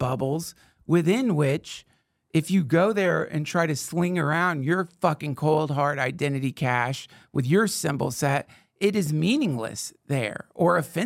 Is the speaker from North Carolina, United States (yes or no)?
yes; North Carolina, United States; I don't know, that's growing up in North Carolina, but you know, I remember when people started calling magazines books.